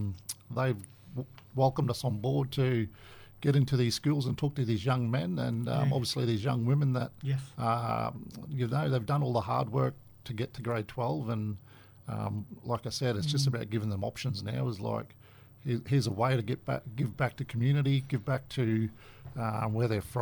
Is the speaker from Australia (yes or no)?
yes; Gordonvale, Queensland, Australia; all my mob's from up there, but I'm born and raised in Gordonvale at the base of the pyramid and home of the mighty southern suburbs cockatoos.